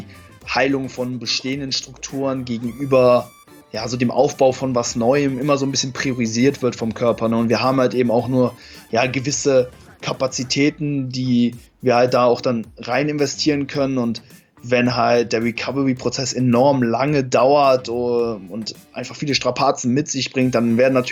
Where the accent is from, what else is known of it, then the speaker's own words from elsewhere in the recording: Cologne, North Rhine-Westphalia, Germany; ich komme aus Köln, genau.